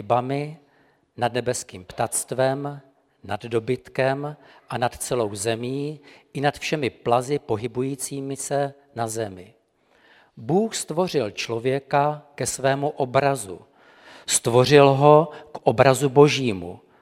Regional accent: Moravia, Czechia; když jsme hrdí na to, že jsme Češi, a já jsem Moravák mimochodem

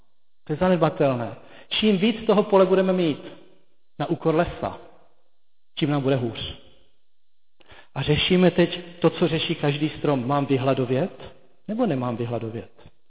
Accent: South Moravian Region, Czechia; na Jižní Moravě, odkud pocházím

